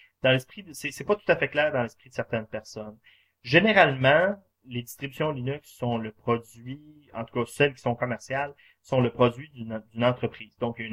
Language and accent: French; Montreal, Quebec, Canada; je suis de Montréal.